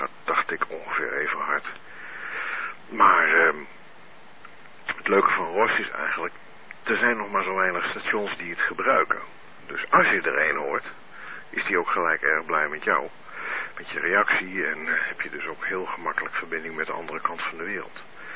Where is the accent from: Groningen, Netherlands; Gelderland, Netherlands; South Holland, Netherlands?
Gelderland, Netherlands; Ermelo; uit Ermelo.